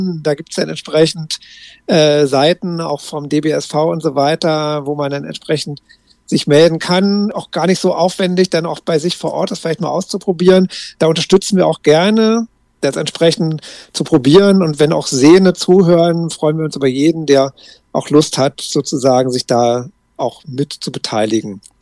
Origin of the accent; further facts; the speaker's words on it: Berlin-Brandenburg, Germany; Hier, wo ich herkomme, Berlin-Brandenburg, gibt es halt 2 Standorte.